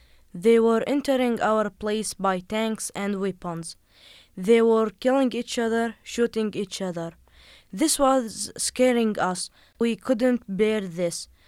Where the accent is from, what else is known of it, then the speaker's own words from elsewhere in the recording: Damascus, Damascus Governorate, Syria; English is a second language; I was born and raised in Damascus. I am 15 years old.